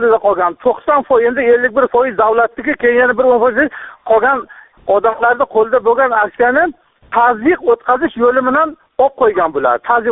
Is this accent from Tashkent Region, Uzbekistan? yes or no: yes; Angren, Tashkent Region, Uzbekistan; Man Toshkent viloyatining Ohangaron shahridanman.